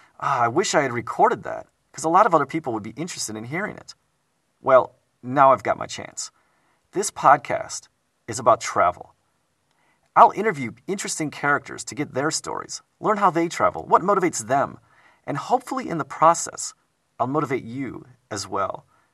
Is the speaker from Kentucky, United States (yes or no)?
no; Wisconsin, United States; now in Beijing, China; I'm an American from the state of Wisconsin. I've spent much of my adult life traveling, and currently I live in Beijing, China.